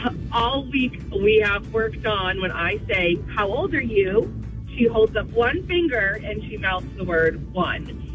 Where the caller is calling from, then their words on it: Hillsborough, New Hampshire, United States; I'm from Hillsborough.